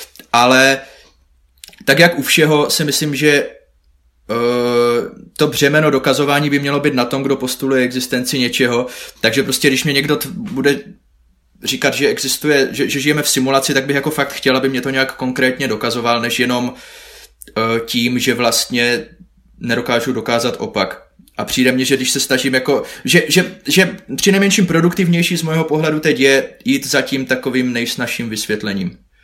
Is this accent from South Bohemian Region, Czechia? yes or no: no; Zlín Region, Czechia; já jsem ze Slovácka, takže to je i blíž nesrovnatelně.